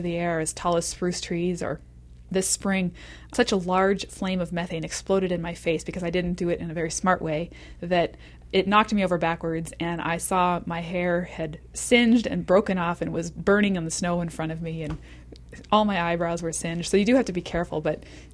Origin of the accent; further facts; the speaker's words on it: Nevada, United States; also born or lived in Oregon; A lot of my childhood was in Oregon and then in Nevada. So I grew up hiking in the Sierra Nevada mountains